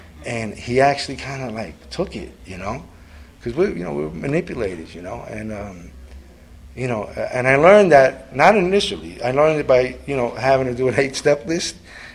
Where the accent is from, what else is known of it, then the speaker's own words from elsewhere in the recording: New York, United States; I'm from New York, I'll be going down and all of this stuff.